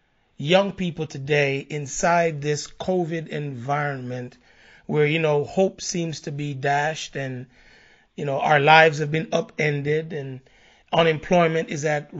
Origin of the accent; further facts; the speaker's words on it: Jamaica; what I experienced growing up in Jamaica.